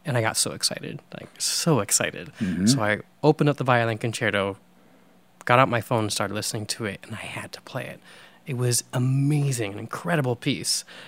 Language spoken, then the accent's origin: English; St. Louis, Missouri, United States; also born or lived in Detroit / New York / London; now in Austin, United States; I was born in Detroit, and I lived in St. Louis. St. Louis is home. And then New York for 6 years, London for 6 years, now